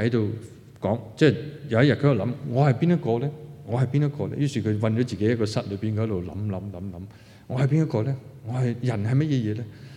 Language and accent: Cantonese; China; 中國人就係一個好著重我哋係中國人